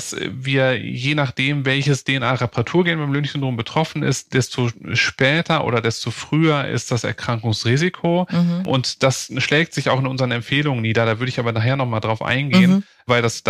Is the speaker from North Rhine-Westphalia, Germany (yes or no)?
yes; Bonn, North Rhine-Westphalia, Germany; Und ich komme aus Bonn